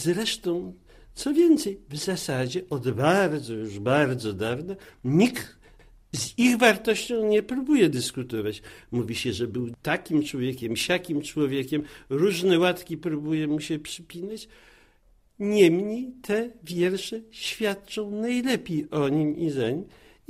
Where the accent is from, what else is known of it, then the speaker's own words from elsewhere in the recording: Lviv, Lviv Oblast, Ukraine; U nas we Lwowie, wychował się w inteligenckim domu, ten zakres wiedzy o świecie był rzeczą zupełnie naturalną.